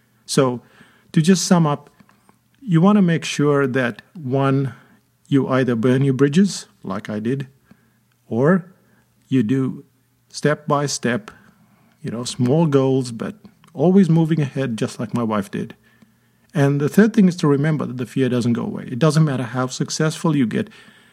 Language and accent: English; India; English is a second language; now in New Zealand; I moved to New Zealand in the year 2000. I didn't know anyone here. I moved from India and I had no choice.